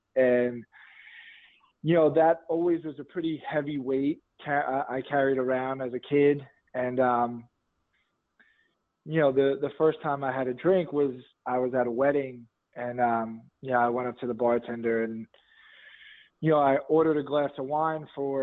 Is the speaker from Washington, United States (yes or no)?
no; Staten Island, New York, United States; my sobriety date is August 28th, 2012. I was born in New York. I was born in Staten Island, New York.